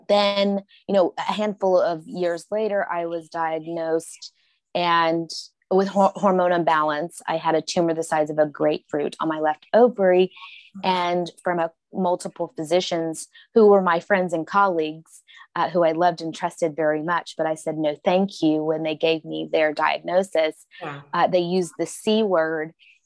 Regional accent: Oklahoma, United States; now in California, United States; I'm from Oklahoma originally, native indigenous peoples, from my father from Mexico, my mother from Oklahoma

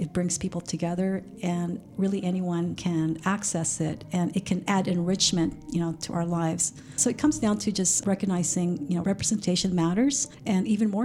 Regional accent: California, United States; now in Sacramento, United States; I came from the Bay Area, and I'm sure if I started this technology company, it would be a different story in the Bay Area.

